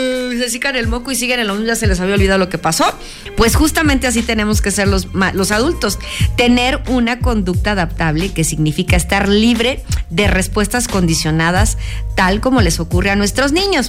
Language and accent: Spanish; Mexico; porque todos somos iguales, todos somos mexicanos